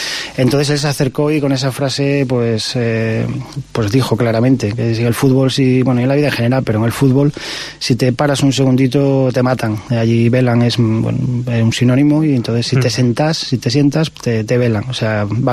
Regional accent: Castile and León, Spain; Y mi pueblo, bueno, es un pueblo... pequeñito de la cuenca minera

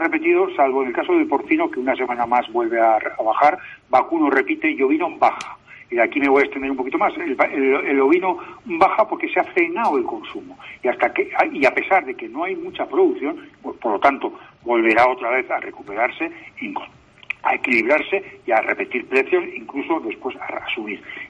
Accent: Aragon, Spain; y me acerco a mi tierra, a mi zona, a mi patria chica, como las cinco villas

